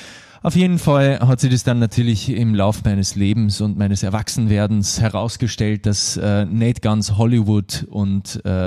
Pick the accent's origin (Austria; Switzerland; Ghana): Austria; ich bin ja im Land aufgewachsen, in so einem Tal. Im Radio ist Ö3 gerannt und das ist halt so ein Hitradio in Österreich.